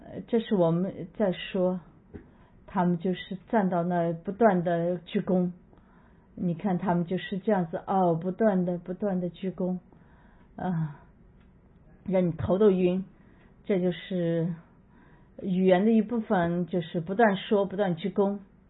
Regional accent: Japan; Chinese is a second language; 但是我是在日本长大的，就很对我来说很容易

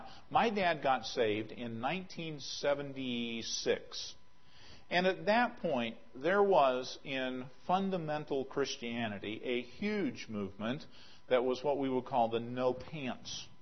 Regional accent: West Virginia, United States; Of course, I grew up in West Virginia, so everybody wore bib overalls.

